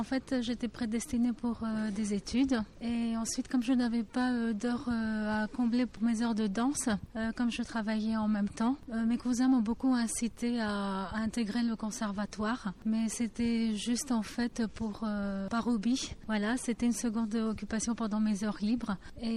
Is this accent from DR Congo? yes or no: no; Athens, Attica, Greece; born there; French is a second language; Je suis née à Athènes. Mes origines évidemment sont byzantines et de l'Asie mineure.